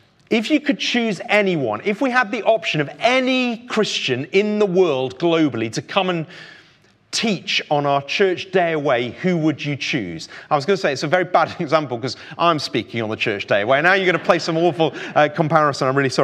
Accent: Yorkshire and the Humber, United Kingdom; I'm sorry, I'm from Yorkshire, can't help it.

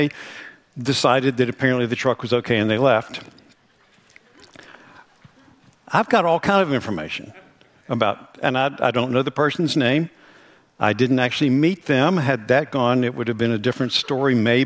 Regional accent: West Virginia, United States; I'm from West Virginia. We live them up all year long

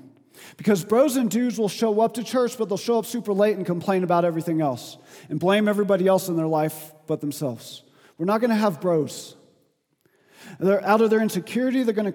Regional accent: the South, United States; And I was like, that's kind of interesting because I'm from the South and we surf and we call each other dude.

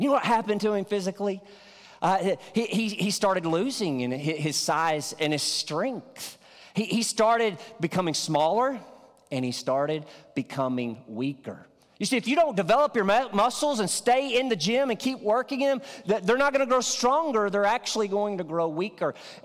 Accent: Arkansas, United States; In my hometown where I grew up in Northeast Arkansas, I knew a man.

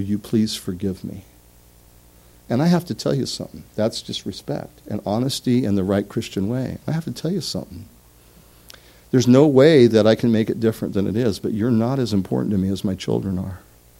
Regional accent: Oregon, United States; But I'm from Oregon. I'm an original Oregonian. I'm a native son.

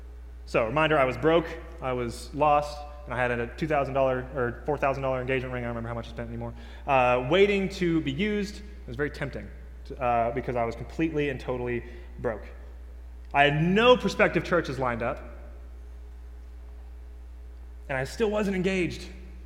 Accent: Henderson, Texas, United States; Now, I'm from Henderson. I've been in Henderson since I was in elementary school, so Tyler is just a hop, jump, and a skip away.

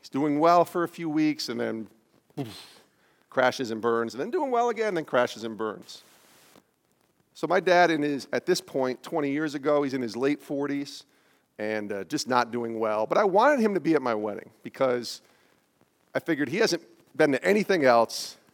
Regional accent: Albany, New York, United States; I grew up in upstate New York, by the way. I didn't tell you guys this. I grew up in Albany, New York. That's where I'm from.

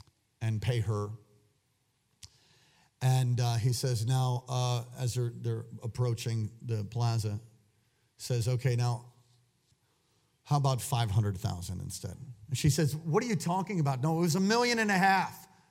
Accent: New York City, New York, United States; now in Alaska, United States; I was born in on 12th Street on the East Side at St. Vincent's Hospital, and Brother Toby, he born and raised in Brooklyn. Yeah, we're both two New Yorkers.

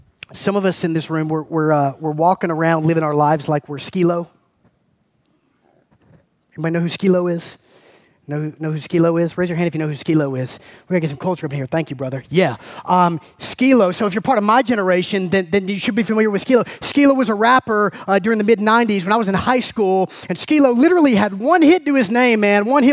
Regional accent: United States; as an American living in the suburbs of Atlanta

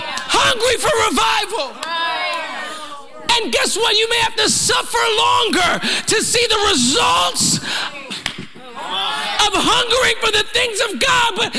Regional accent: New York, United States; now in Philadelphia, United States; I'm from New York, so you could talk bad about Philly any day. I'm okay with that. I just live there now.

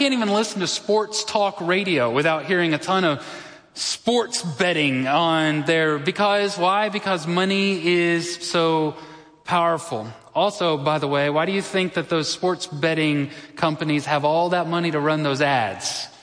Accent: Texas, United States; as a Texan and as a Baptist, I really like to think so.

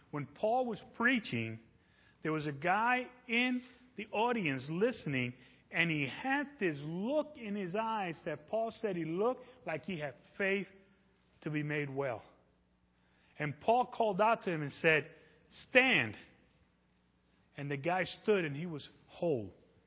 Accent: New York City, New York, United States; also born or lived in Puerto Rico; See, when I grew up in New York City, born in Puerto Rico, grew up in New York City, I really enjoyed salsa music.

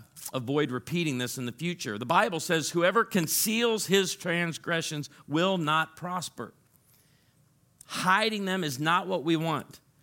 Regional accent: Illinois, United States; And I'm from Illinois. I grew up in Illinois. We didn't have cedar trees

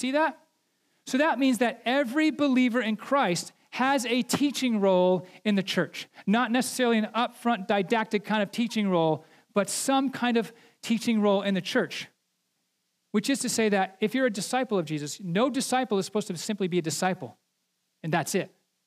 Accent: United States; I'm realizing my bias, and it's probably yours too, being an American, if you're from here, is we think individualistically.

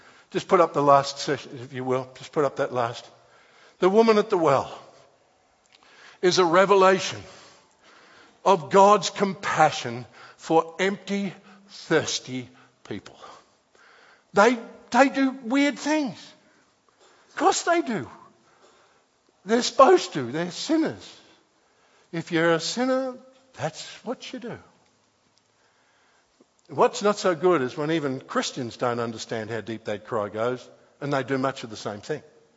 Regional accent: Australia; Your spiritual life, I know, I'm Australian, I'm not spiritual.

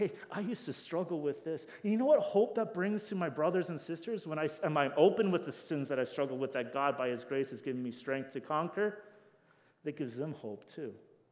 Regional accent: Burlington, United States; because I grew up in Burlington

